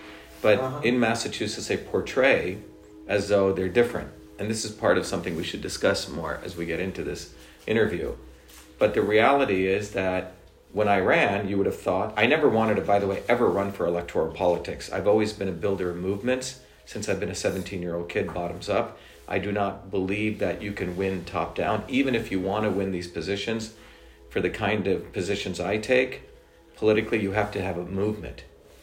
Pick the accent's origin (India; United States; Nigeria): India; I grew up in India, where India had a caste system. I grew up in an indigenous traditional system.